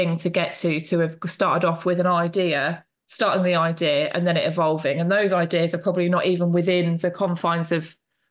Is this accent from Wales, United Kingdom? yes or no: no; Portsmouth, South East England, United Kingdom; Yeah, so on my hometown one, my Portsmouth one, I'm doing it exactly a year to the day that I did it.